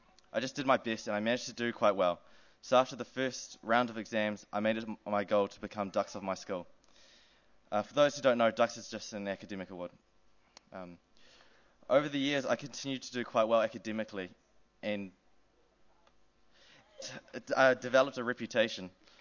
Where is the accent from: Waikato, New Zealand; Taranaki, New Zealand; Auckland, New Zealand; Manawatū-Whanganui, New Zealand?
Manawatū-Whanganui, New Zealand; Palmerston North; born there; I was born in Palmerston North and I grew up in a Christian family.